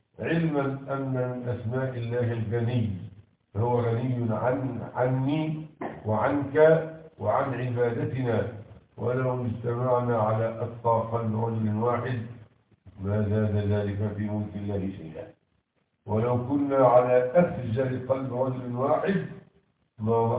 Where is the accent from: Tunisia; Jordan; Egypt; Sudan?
Egypt; وبما أن بلادنا مصر من أفضل البلاد جوا واعتدالا